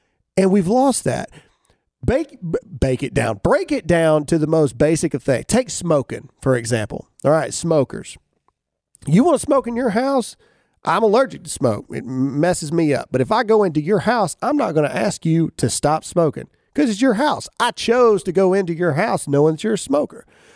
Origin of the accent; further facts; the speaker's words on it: Mississippi, United States; because I'm simple from Mississippi, and that's what I do.